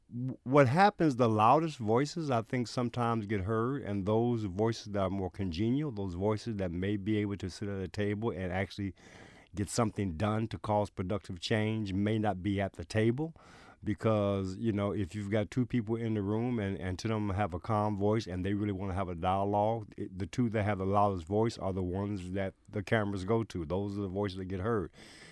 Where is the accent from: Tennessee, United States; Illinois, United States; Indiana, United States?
Illinois, United States; Chicago; moved away; I come from South Side Chicago, Inglewood, which is the most violent community in the country, bar none. And that's where I was born and raised. Left there some years ago